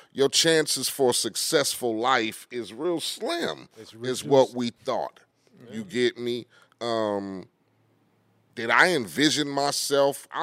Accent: Compton, California, United States; also born or lived in Lynwood; I grew up in South, you know, we had a house in, I want to say, Linwood area. When I was a kid, maybe about 4 years old, you know, everything was great. And, you know, but once my parents got divorced and we moved to Compton and I was around 6 years old

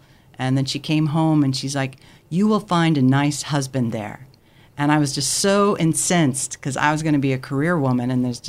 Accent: New Canaan, Connecticut, United States; also born or lived in Virginia; Grew up in Virginia and then moved to New Canaan in like sixth grade through high school.

